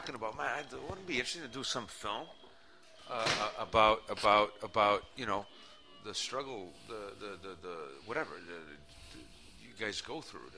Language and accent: English; Canada; You know, I'm Italian Canadian and.